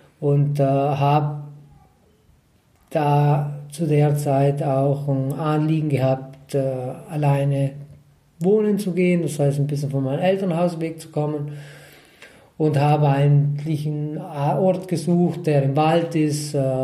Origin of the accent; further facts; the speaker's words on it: Trentino-Alto Adige, Italy; ich komme aus Südtirol